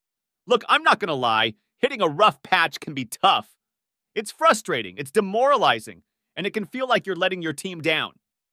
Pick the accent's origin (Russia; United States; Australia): Russia; Moscow; These changes have undoubtedly had a profound impact on me as a young man growing up in Moscow. Living in a more open and democratic Russia provided me with greater opportunities for education, personal growth, and exposure to diverse perspectives.